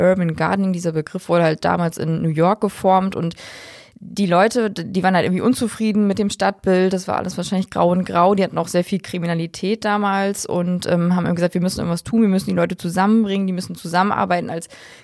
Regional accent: Northwest Germany, Germany; wir kommen ja nun jetzt aus dem Nordwesten

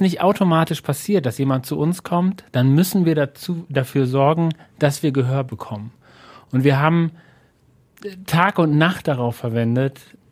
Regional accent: North Rhine-Westphalia, Germany; wir kommen aus dem Ruhrgebiet, wir machen Popmusik und das wird groß

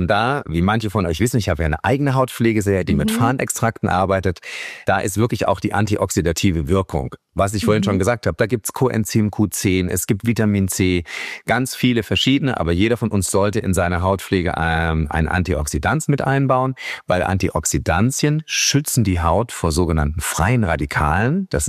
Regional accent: Darmstadt, Hesse, Germany; ich komme ja aus Darmstadt und in Hessen kann es im Sommer so richtig schwül sein.

